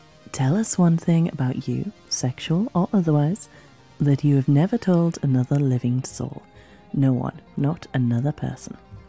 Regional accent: England, United Kingdom; As an English person, we are incredibly tribal with our accents. And there are some accents that even just from England would turn me off intensely.

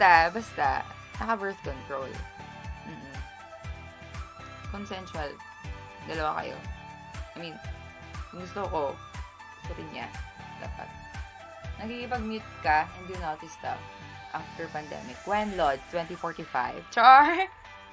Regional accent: Bacolod, Western Visayas, Philippines; Pero, as I've said before, I'm from Bacolod City. Yes, can be found in Region 6, Negros Occidental.

